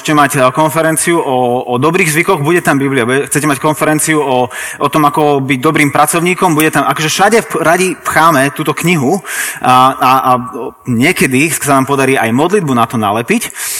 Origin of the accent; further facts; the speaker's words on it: Trnava, Trnava Region, Slovakia; som z Trnavy.